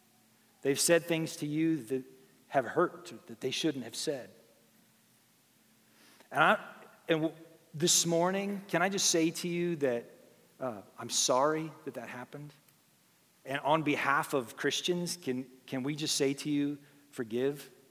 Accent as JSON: {"language": "English", "region": "California", "country": "United States", "tie": "born or raised there", "lives_now": "New York, United States", "said": "I grew up in California. And so a lot of times when people learn about that, they say, well, how'd you end up in New York?"}